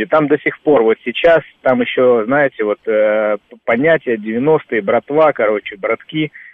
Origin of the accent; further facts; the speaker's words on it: Krasnodar, Krasnodar Krai, Russia; говор у меня, потому что я родом из Краснодара.